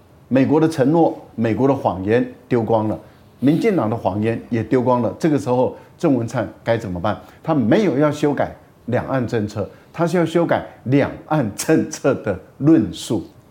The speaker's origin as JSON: {"language": "Chinese", "country": "Taiwan", "said": "我们台湾人绝对不会屈服，但是我们也绝对不会挑衅"}